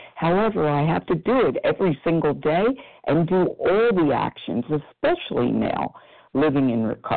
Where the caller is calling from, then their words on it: Pennsylvania, United States; from outside of Philadelphia